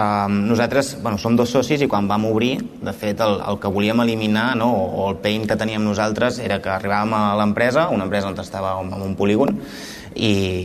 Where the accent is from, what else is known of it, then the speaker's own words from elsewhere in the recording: Girona, Catalonia, Spain; nosaltres som originaris de Girona